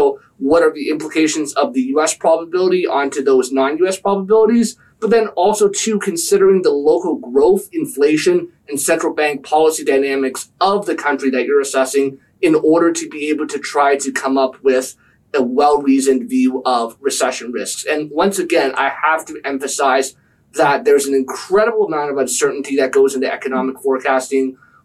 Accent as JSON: {"language": "English", "country": "Canada", "said": "I'm Canadian."}